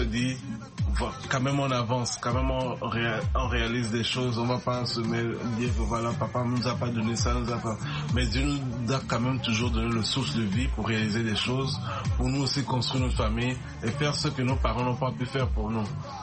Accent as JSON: {"language": "French", "country": "Togo", "tie": "born or raised there", "said": "On a de la famille au Togo, autant pour moi. Et on a un peu de la famille au Togo aussi. Et nous, on a grandi au Togo particulièrement."}